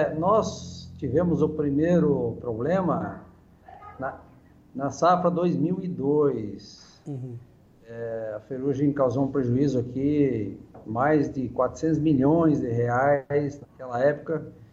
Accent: Jacutinga, Rio Grande do Sul, Brazil; eu sou gaúcho de Jacutinga.

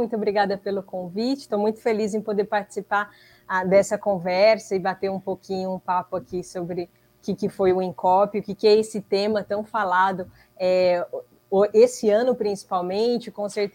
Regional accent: Imperatriz, Maranhão, Brazil; born there; Eu nasci no Maranhão, Imperatriz

